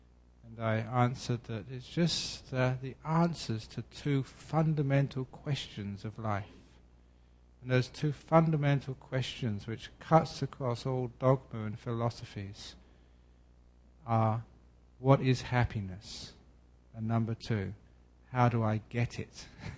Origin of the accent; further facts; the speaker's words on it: London, United Kingdom; My early life growing up in London, going to school.